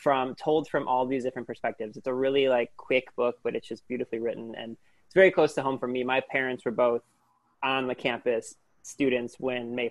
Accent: Lorain, Ohio, United States; I mean, we're both Northeast Ohio kids. I grew up in Lorain and right on the water as well.

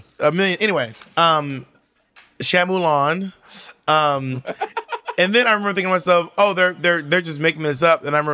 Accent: New York City, New York, United States; I'm from Washington Heights, true. And they definitely say mad and ODing.

